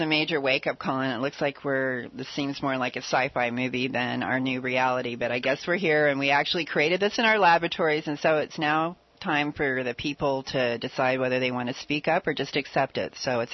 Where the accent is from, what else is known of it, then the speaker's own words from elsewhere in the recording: United States; I feel bad as an American, you know, like we're over here